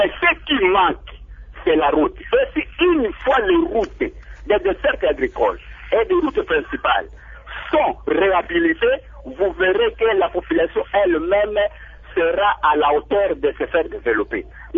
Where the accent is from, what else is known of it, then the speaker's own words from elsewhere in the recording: Bandundu, Kwilu, DR Congo; now in Kinshasa, DR Congo; j'ai été participant à un atelier là chez nous, à Bandundouville, je suis à Kinshasa présent